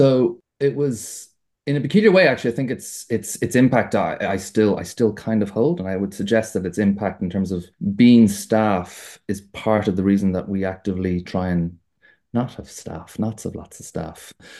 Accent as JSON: {"language": "English", "country": "Ireland", "said": "I'm an Irish architect. I'm based in Cavan in County Ireland."}